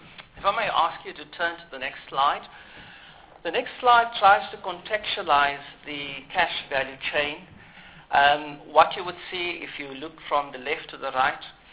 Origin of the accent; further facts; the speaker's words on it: South Africa; as any South African